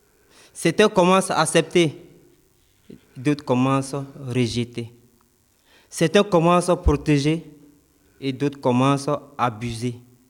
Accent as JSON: {"language": "French", "country": "Côte d’Ivoire", "moved": "yes", "lives_now": "France"}